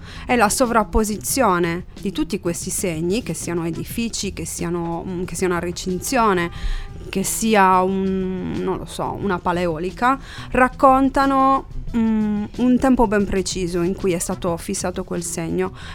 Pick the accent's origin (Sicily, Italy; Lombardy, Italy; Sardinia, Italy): Sardinia, Italy; Io sono prevalentemente sarda doc, okay.